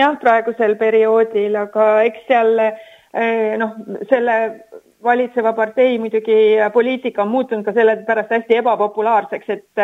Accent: Saare County, Estonia; now in Turkey; ma olen ikka saarlane

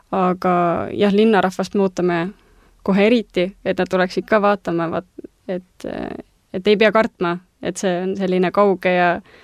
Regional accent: Saare County, Estonia; mina ju ise ka kasvasin üles siin Saaremal

